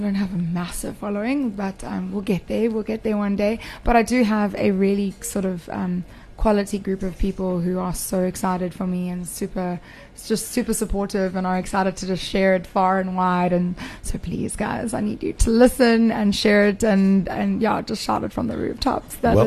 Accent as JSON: {"language": "English", "region": "Eastern Cape", "country": "South Africa", "lives_now": "Durban, South Africa", "said": "So I've been here for about 7 years. I moved here from, originally from the Eastern Cape, but I moved here from Cape Town."}